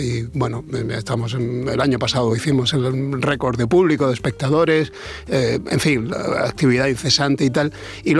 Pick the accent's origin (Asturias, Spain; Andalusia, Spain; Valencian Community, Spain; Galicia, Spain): Andalusia, Spain; Almería; era un chaval como muy cinéfilo que aquí en Almería, de donde yo soy, hace ya algunos añitos, pues montaba cineclubs y tal.